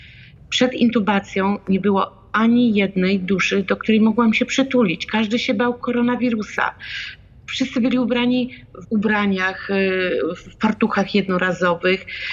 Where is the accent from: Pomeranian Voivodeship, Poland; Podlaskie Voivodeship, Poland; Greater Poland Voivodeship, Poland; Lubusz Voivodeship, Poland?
Lubusz Voivodeship, Poland; Wschowa; No przecież jestem ze Wschowu, gdzie ja mogę być?